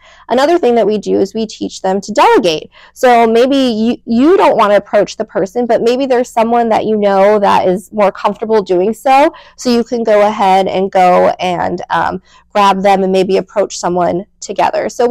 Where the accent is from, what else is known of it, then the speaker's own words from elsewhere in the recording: Elk Grove, California, United States; also born or lived in San Francisco / Orange County; So I was born in San Francisco, went to school here in the Sacramento area in Elk Grove, and then I went away for several years.